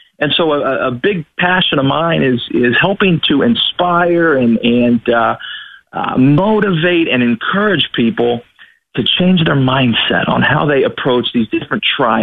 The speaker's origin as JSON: {"language": "English", "region": "Texas", "country": "United States", "tie": "born or raised there", "said": "See, I, growing up in Texas, there's literally a church on every street corner."}